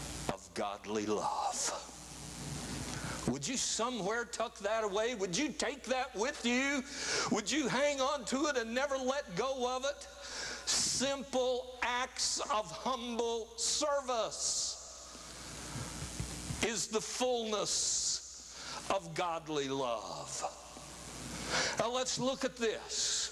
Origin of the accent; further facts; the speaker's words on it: Indiana, United States; When I hear of the man from my home state of Indiana